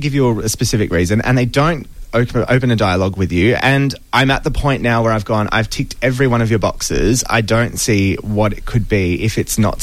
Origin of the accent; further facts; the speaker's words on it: Adelaide, South Australia, Australia; Adelaide was particular favourite because that's my hometown.